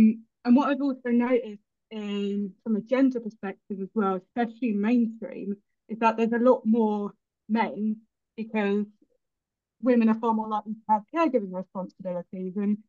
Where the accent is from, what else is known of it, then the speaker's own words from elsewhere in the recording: London, United Kingdom; I'm from Northwest London, we're a bit sweary.